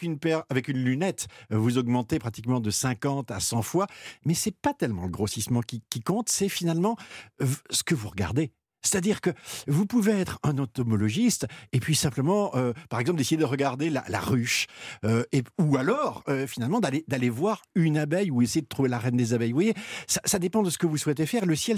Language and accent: French; France; j'ai eu de la chance d'être confiné, si je puis dire, dans le Perche, ma région natale.